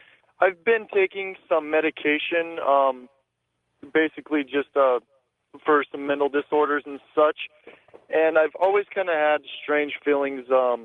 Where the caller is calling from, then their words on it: South Dakota, United States; I'm calling from South Dakota.